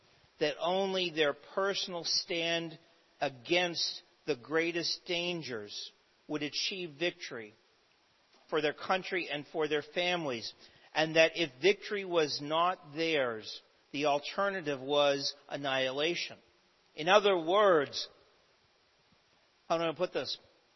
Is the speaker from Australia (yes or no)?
no; Canada; a system I am all too familiar with growing up in Canada.